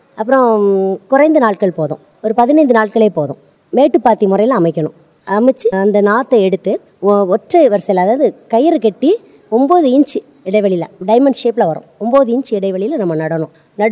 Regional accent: Vasudevanallur, Tamil Nadu, India; நான் வாசுதேவநல்லூர் கிராமத்தை சேர்ந்தவள்.

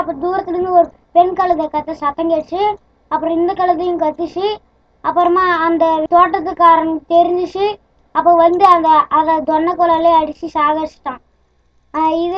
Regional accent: Thattakal, Tamil Nadu, India; Thattakkal.

